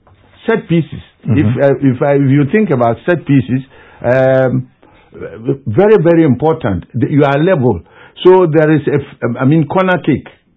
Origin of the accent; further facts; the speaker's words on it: Ghana; I'm a Ghanaian, so I wish Ghana will win.